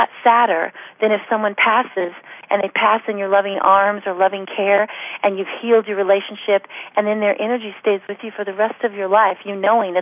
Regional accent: Oregon, United States; So I was born and raised in Oregon, as I hear that you also were raised in Oregon.

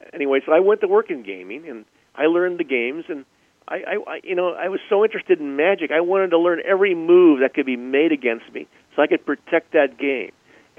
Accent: Burbank, California, United States; When growing up in Burbank, my father had a friend.

